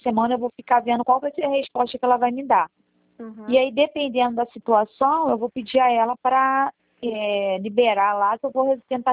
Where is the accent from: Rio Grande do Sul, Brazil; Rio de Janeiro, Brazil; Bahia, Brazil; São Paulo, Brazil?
Rio de Janeiro, Brazil; Eu sou do Rio.